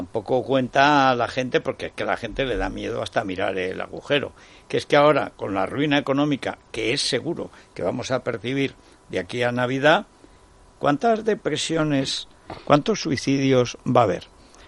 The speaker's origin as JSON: {"language": "Spanish", "town": "Teruel", "region": "Aragon", "country": "Spain", "said": "yo puedo estar harto de Teruel, pero soy de Teruel."}